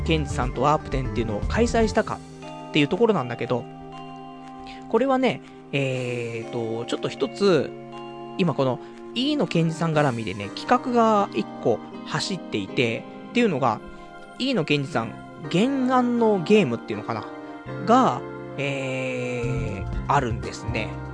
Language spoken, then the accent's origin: Japanese; Ikebukuro, Tokyo, Japan; 地元池袋に戻りね